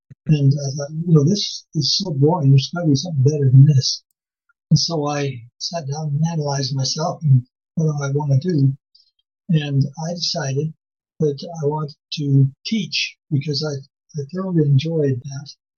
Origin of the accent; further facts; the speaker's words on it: Cardston, Alberta, Canada; born there; I was born in Cardston. Well, yeah. Our family grew up, we lived in many places.